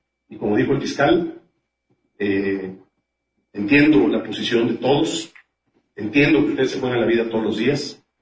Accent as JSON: {"language": "Spanish", "region": "Jalisco", "country": "Mexico", "said": "como jalisciense y como mexicano"}